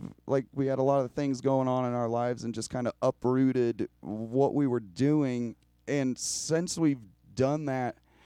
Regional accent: Oklahoma, United States; we were raised in Oklahoma, so we're used to like small town things.

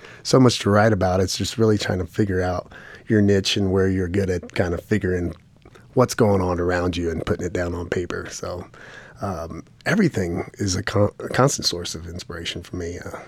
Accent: Indiana, United States; also born or lived in Houston, Texas; I was born in Houston, Texas, and kind of was in a military family. I moved out to Indiana. I grew up there as a kid and was inspired a lot by cornfields and cow poop.

